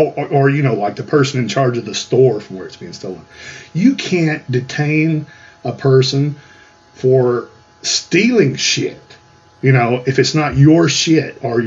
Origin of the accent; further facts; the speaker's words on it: Texas, United States; this is Texas. We're just as Texan, if not more so, than any of these damn cucks.